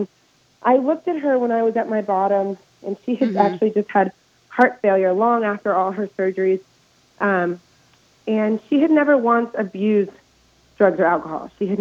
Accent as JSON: {"language": "English", "region": "California", "country": "United States", "said": "I'm from the Bay Area, like you are. And so I did feel like, in a way, I represent all of California."}